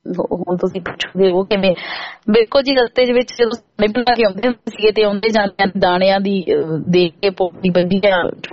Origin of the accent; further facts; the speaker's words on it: Punjab, India; ਜੇ ਬਚਪਨ ਵਿੱਚ ਮੈਂ ਯਾਦ ਕਰਾਂ ਆਪਣੇ ਪਿੰਡ ਨੂੰ ਤੇ ਪੰਜਾਬ ਨੂੰ